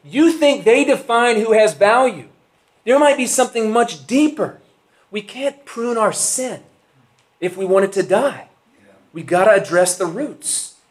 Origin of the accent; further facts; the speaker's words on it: Louisiana, United States; 2.5 years ago, we moved from Scotland back to where I grew up in South Louisiana.